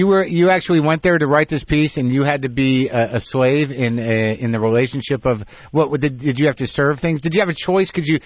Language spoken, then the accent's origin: English; New Mexico, United States; No, I grew up in New Mexico. We were part of a small tribe of Jews that went to non-Jewish camp.